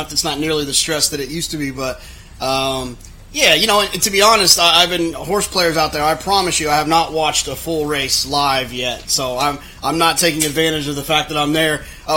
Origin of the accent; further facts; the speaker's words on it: Texas, United States; The weather's always a little bit better than it is in my home state of Texas.